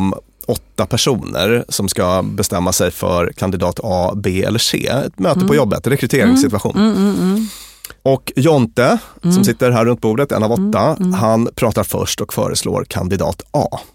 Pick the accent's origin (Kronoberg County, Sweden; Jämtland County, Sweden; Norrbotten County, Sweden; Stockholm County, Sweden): Norrbotten County, Sweden; Luleå; jag kommer ändå från Luleå